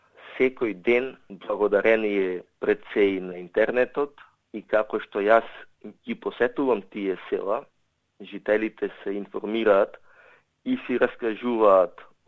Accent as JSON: {"language": "Macedonian", "town": "Bitola", "region": "Pelagonia", "country": "North Macedonia", "said": "бидејќи сум од Битола, општината Битола е целосно комплетирана со сите 65 села"}